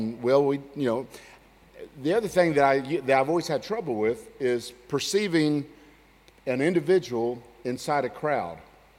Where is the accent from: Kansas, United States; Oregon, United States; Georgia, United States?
Georgia, United States; Lookout Mountain; We had a driveway in the where I grew up on Lookout Mountain in North Georgia in the United States.